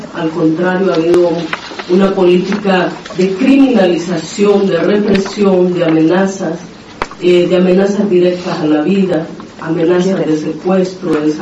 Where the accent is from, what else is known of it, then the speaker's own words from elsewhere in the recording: Honduras; como Lenca, como Copín, como hondureñas y hondureños que estamos acá